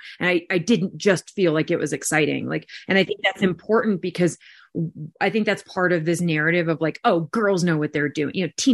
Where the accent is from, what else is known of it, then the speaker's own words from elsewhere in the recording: Texas, United States; 'cause I'm from Texas, is very, you know, religious state.